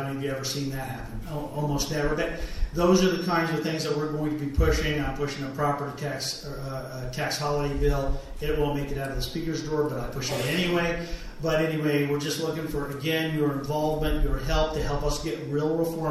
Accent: Wyoming, United States; I'm from Natrona County, House District 35.

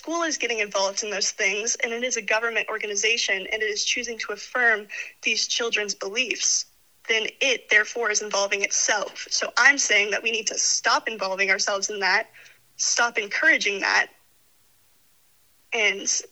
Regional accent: Wyoming, United States; Well, I'm from Wyoming. I care about Wyoming. It's deeply ingrained in me.

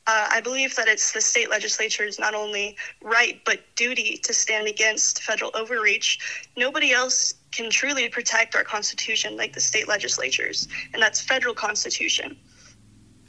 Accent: Wyoming, United States; Well, I'm from Wyoming. I care about Wyoming. It's deeply ingrained in me.

